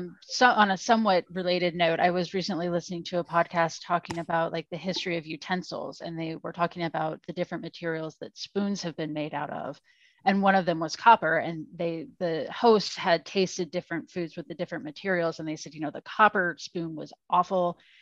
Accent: the Ozarks, United States; I grew up in the Ozarks.

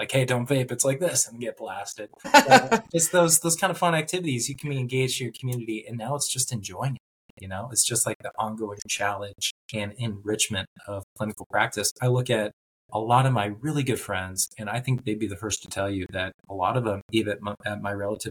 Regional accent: Washington, United States; So she is originally from Colorado, conveniently came up to my home state of Washington State.

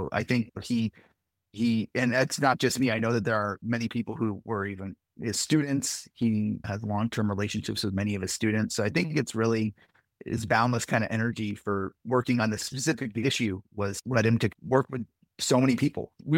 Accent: San Pedro, California, United States; now in Portland, United States; I live in Portland. I've got some kids. I haven't had a car since they were very small. I grew up in Los Angeles in San Pedro

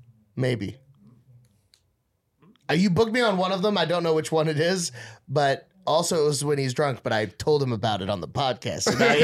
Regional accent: Southlake, Texas, United States; because I'm from South Lake, and that means I'm better than you.

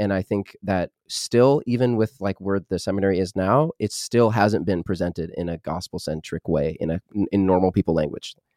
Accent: Canada; I'm Canadian.

